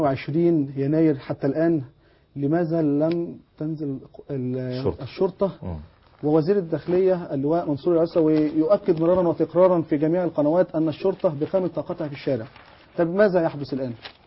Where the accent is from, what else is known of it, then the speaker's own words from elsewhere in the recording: Egypt; إحنا كشعب مصري